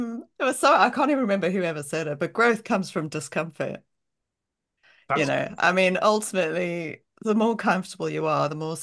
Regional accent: South Africa; I'm South African, man. You have beaches with warm water.

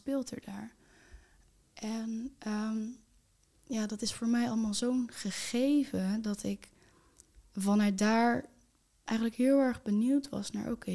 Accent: Lelystad, Flevoland, Netherlands; ik kom uit Lelystad, maar in een wijk zit er een dorp van zo'n 200 mensen, het Siddadorp.

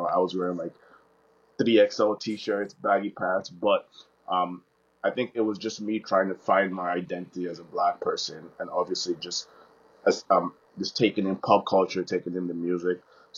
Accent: Nigeria; I'm also, sometimes as a Nigerian artist, or even as an Afrobeats artist, I'm not in the diaspora, like, Afro's in the diaspora, but I'm not in the African diaspora right now as well, so.

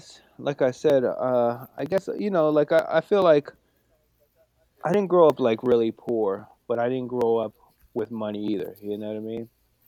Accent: California, United States; now in New Jersey, United States; And, you know, we're from California. My mom's family, everybody's from California.

